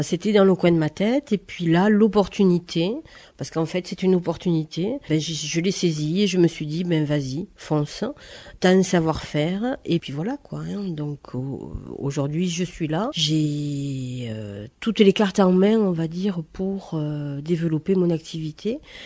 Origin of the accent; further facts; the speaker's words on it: Hasparren, Nouvelle-Aquitaine, France; now in Mouguère, France; je suis originaire d'Asparin, j'habite pour le moment à Mouguère.